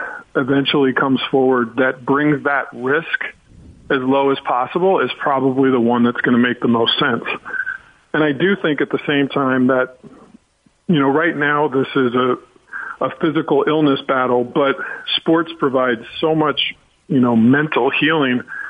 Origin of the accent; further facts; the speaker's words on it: Chicago, Illinois, United States; and I'm from Chicago, so it was, like, Chris Farley and Tommy Boy